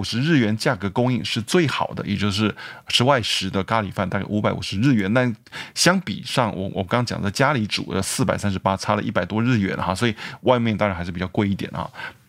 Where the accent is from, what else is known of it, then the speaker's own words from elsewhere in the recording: Taiwan; now in United States; 比如说像我从台湾来嘛，台湾跟美国的这个那币值直接换算也是没意思的啊